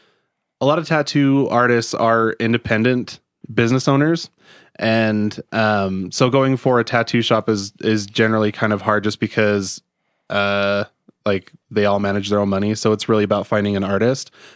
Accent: Salt Lake City, Utah, United States; also born or lived in Iowa; I grew up in Salt Lake. Moved around quite a bit. I lived in Iowa for like 6 months when I was little.

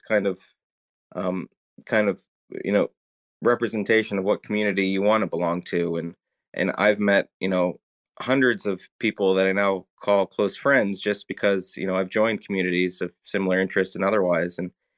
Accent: United States; accent: American; I'm American. I guess you heard from the accent.

